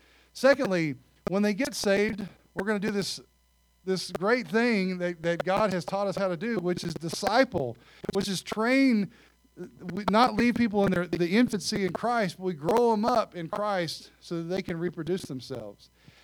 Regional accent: Arkansas, United States; Now, I'm from Arkansas. We drink a lot of sweet tea.

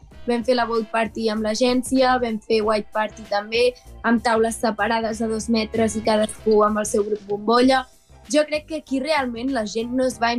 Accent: Ripoll, Catalonia, Spain; soc de Ripoll, tinc 17 anys, a punt de fer 18.

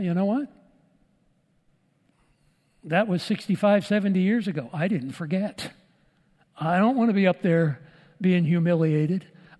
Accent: Pennsylvania, United States; I was raised outside of Pittsburgh

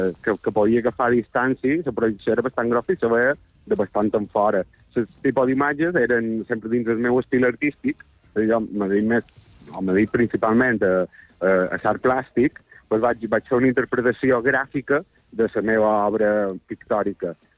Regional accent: Santanyí, Balearic Islands, Spain; jo no som de Palma, som de Santanyí

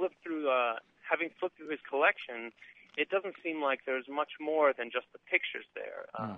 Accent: Greece; I'm originally from Greece

